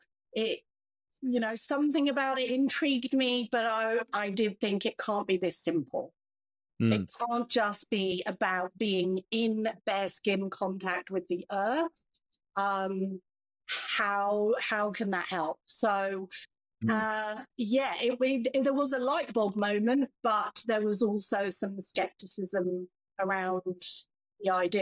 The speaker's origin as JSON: {"language": "English", "region": "England", "country": "United Kingdom", "tie": "born or raised there", "moved": "as an adult", "lives_now": "Australia", "said": "I grew up in England."}